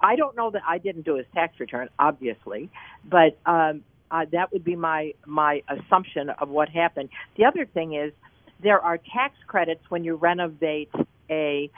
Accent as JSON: {"language": "English", "town": "Detroit", "region": "Michigan", "country": "United States", "lives_now": "Western New York, United States"}